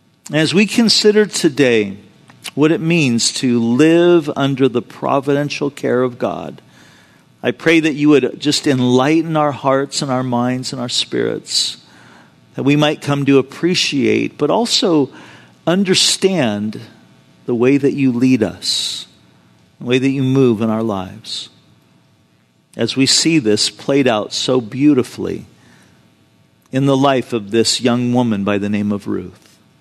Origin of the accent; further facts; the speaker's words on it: California, United States; now in Vista, United States; When I was growing up in Orange County and when I was in college and thinking about my future, I wasn't thinking about, man, I want to go live and work in Vista, California.